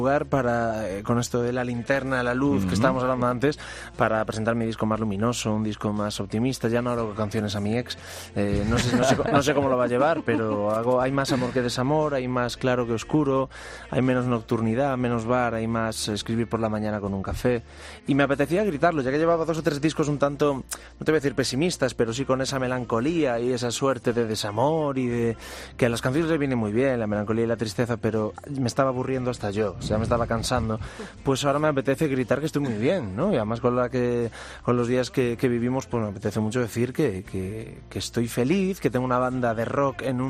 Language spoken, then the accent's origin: Spanish; Galicia, Spain; now in Madrid, Spain; como los gallegos somos de donde pisamos, así que soy un poco de Madrid